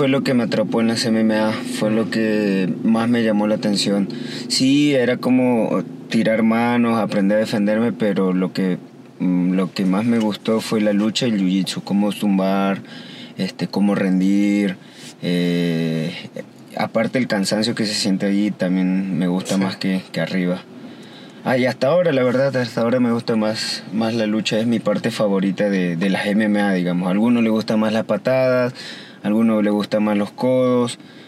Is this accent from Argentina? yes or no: yes; Argentina; moved away as an adult; also born or lived in Lima, Peru; now in Mexico; Tengo 25 años, nacido en Perú, en Lima. También, pero me crié en Argentina, como a los 10 años más o menos me fui a Argentina. Y ahí estuve también casi hasta los 20 años y ahora, y desde ahí, desde los 20 hasta ahora estoy en México